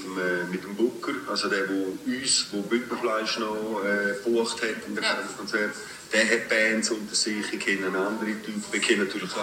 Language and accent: German; Chur, Graubünden, Switzerland; born there; bin 50 geworden dieses Jahr, ja. Und zu Chur geboren und seit 96 in Domleschg geboren.